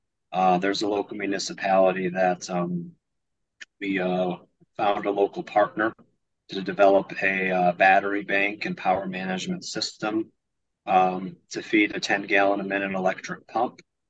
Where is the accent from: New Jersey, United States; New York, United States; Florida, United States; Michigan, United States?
Michigan, United States; Fenton; Yes, sir. I am a Michigander, born and raised in Genesee County, Fenton, Michigan.